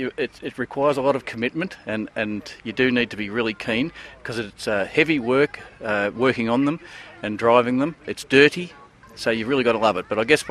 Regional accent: Warrnambool, Victoria, Australia; I'm from Warrnambool.

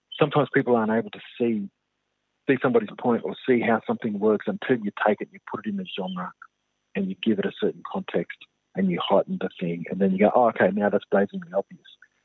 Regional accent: New South Wales, Australia; I'm from East Coast, New South Wales.

